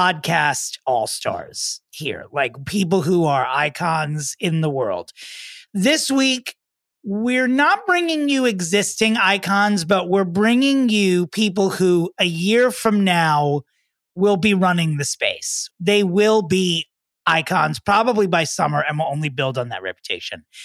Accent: Oceanside, New York, United States; we are all from the same town, the Rothmans and I. We grew up decades apart in Oceanside, Long Island.

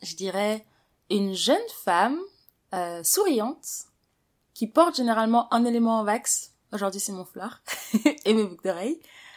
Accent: Paris, Île-de-France, France; le nom de famille le plus courant au Sénégal. J'ai 23 ans et j'ai grandi à Paris. Je suis née, j'ai grandi à Paris dans une grande famille

